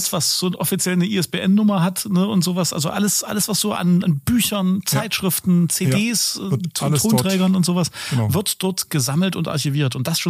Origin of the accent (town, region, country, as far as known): Leipzig, Saxony, Germany